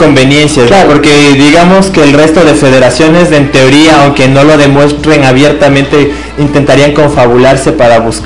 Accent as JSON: {"language": "Spanish", "country": "Ecuador", "said": "nosotros como nación ecuatoriana"}